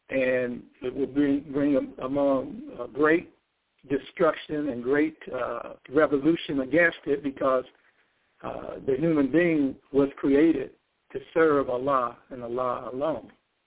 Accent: Gary, Indiana, United States; since I'm from Gary, Indiana, my hometown

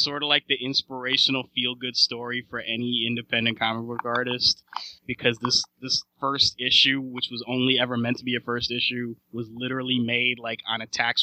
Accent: New York, United States; Not for me, because I'm from New York.

